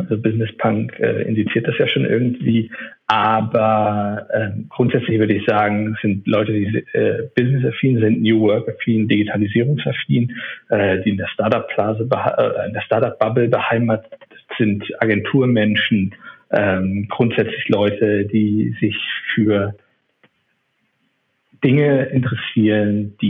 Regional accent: Neuwied, Rhineland-Palatinate, Germany; now in Berlin, Germany; ich wohne inzwischen natürlich in Berlin, bin aber eigentlich aus dem Rheinland, komme aus dem schönen Städtchen Neuwied, das ist ein 60.000 Einwohner-Kaff. Habe in München studiert

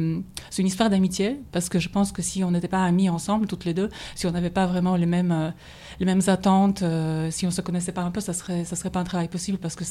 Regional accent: Poland; Moi, par exemple, je suis polonaise

